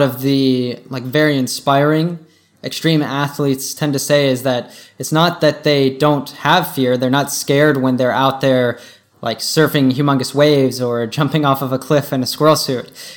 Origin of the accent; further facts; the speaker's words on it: Colorado, United States; I am from Colorado, and Justin also spent several years going to university there, running in the beautiful Rocky Mountains